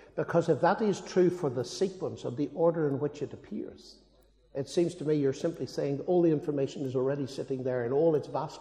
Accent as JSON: {"language": "English", "region": "England", "country": "United Kingdom", "said": "Yeah, sorry, I'm from England."}